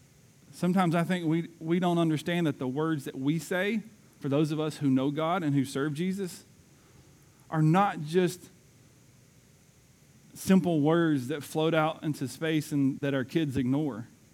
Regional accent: the South, United States; I'm from the South and I did well to master the English language

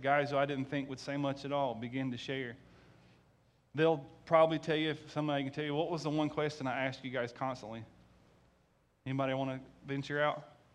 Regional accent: Sylvania, United States; and you can tell we're from Sylvania, we got to find a Possum Eddie.

